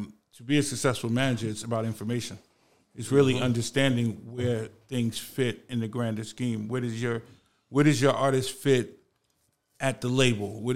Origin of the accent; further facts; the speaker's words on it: New York City, New York, United States; I'm a kid from the Bronx, so...